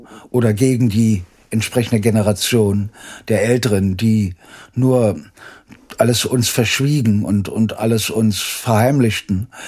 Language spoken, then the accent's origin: German; Berlin, Germany; Ich bin ja im Ostberlin geboren, in Adlershof. Und das war eben 49er Jahrgang.